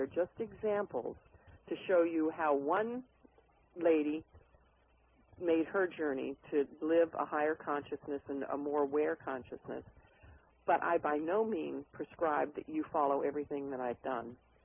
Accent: Kodiak, Alaska, United States; But, you know, I was thinking, hey, I was raised in Kodiak, Alaska. I'm a woods woman.

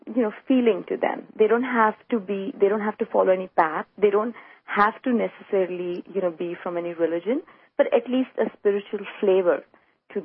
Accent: New York, United States; I'm from New York, and my main business is I'm in the clothing and the fashion business.

